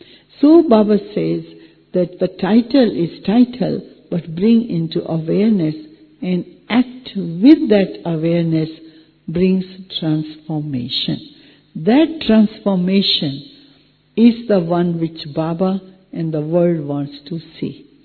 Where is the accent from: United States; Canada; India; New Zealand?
India; Delhi; English is a second language; when I was a very young child in Delhi. I come from Delhi